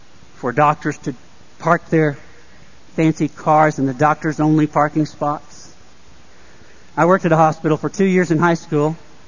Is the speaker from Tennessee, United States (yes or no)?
no; Newnan, Georgia, United States; Not likely growing up in Noonan, Georgia, but I could have.